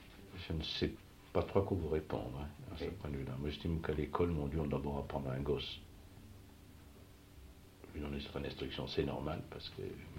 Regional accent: England, United Kingdom; Parce que c'est ce qu'on a chez nous en Angleterre.

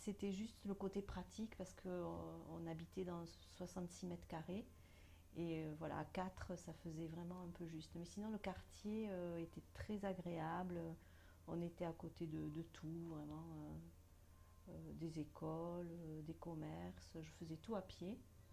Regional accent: Castelnaudary, Occitanie, France; now in Nantes, France; Non, je suis originaire du sud-ouest, donc de Castelnaudary.

